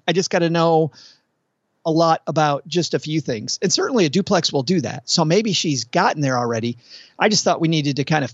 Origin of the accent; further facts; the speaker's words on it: Kalamazoo, Michigan, United States; Close to Lake Michigan. I'm from Kalamazoo. So maybe hour and a half away.